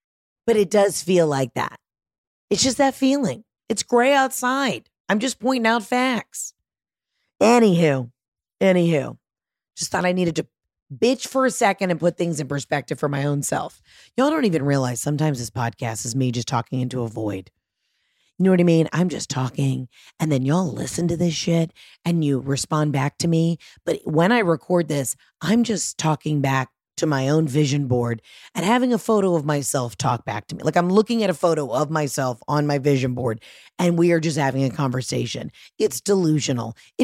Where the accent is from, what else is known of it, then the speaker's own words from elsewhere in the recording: Georgia, United States; I'm from Georgia. I can say it. They have the Masters.